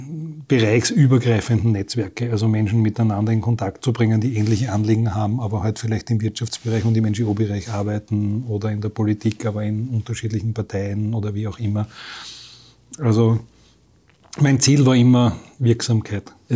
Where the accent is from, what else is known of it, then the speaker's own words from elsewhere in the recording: Graz, Styria, Austria; Ich bin in Graz aufgewachsen, als Einzelkind